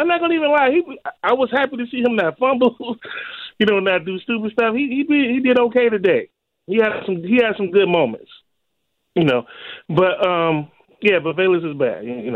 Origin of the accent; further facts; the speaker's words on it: Chicago, Illinois, United States; Chicago, man. Rosemore neighborhood near Pullman.